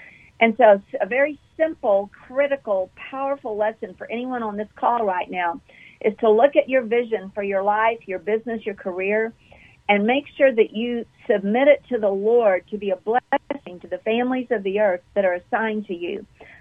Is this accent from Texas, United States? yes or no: yes; Texas, United States; accent: Texas; now in Kansas City, United States; It's been 12 years now in Kansas City from Texas. I'm a transplant. I still got my Texas accent.